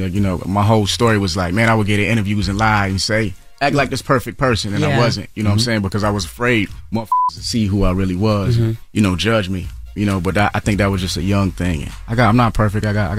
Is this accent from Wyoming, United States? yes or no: no; South Carolina, United States